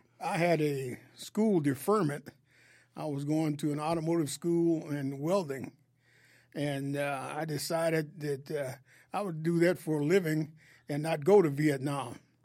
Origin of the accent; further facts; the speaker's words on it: Chicago, Illinois, United States; So I went down to, I was from Chicago. So I went down to the recruiting station.